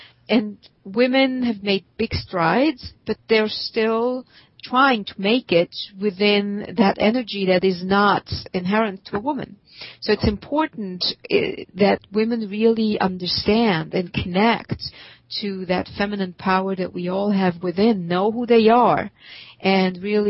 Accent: Switzerland; now in United States; Well, I grew up in Switzerland myself

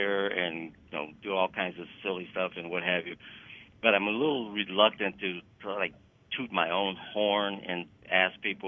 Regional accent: Midwest, United States; Now, I knew it was going to be cold here. I was born and raised in the Midwest.

